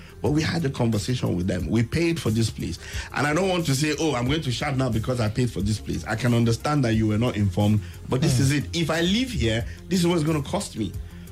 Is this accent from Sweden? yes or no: no; Abuja, Federal Capital Territory, Nigeria; I said, no, I'm from Abuja.